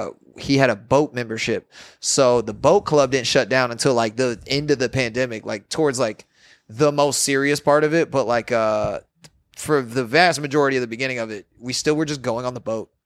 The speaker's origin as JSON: {"language": "English", "region": "Florida", "country": "United States", "said": "I'm from Florida. I have asthma."}